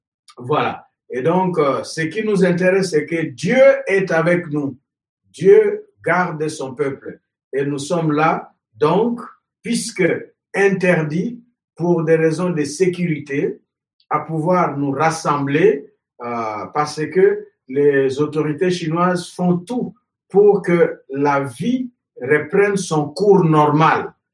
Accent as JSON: {"language": "French", "country": "DR Congo", "said": "que rentrer chez moi en République démocratique du Congo"}